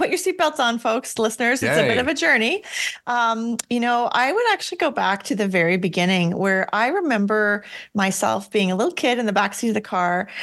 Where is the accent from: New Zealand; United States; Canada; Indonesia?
Canada; I'm Canadian